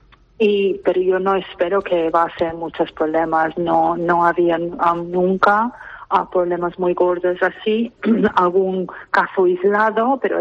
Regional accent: United Kingdom; Spanish is a second language; Es un poco dividido para mí porque soy británica claramente

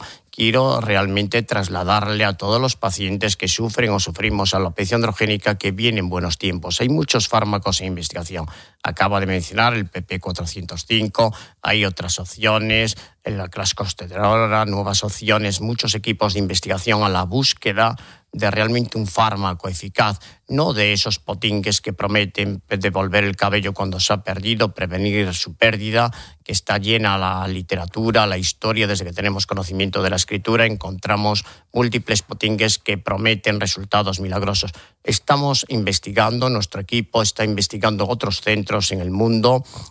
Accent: Spain; En este país, como país europeo, país caucásico, estamos dentro de esa raza y probablemente en España, pues a lo mejor nuestra vida tan ajetreada y nuestro buen vivir

